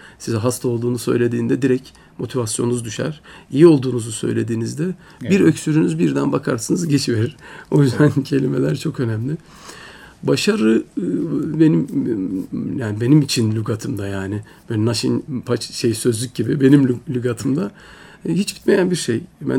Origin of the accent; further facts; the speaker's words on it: Istanbul, Turkey; also born or lived in France; Orada da tabii ben dünyaya geliyorum. Ardından 4 yaşındayken İstanbul'a dönüyoruz. İlk öğretim İstanbul'da, ondan sonra da Ankara'da ortaokul, lise, üniversite ve yüksek lisans eğitimlerinin tamamını hala da Ankara'mızda yaşıyoruz.